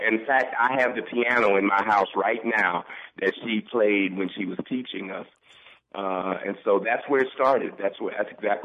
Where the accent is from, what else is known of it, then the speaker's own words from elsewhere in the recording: Cincinnati, Ohio, United States; also born or lived in Miami; Yeah, I was born in Miami, Florida, but I was raised, believe it or not, in the great state of Ohio, Cincinnati, Ohio.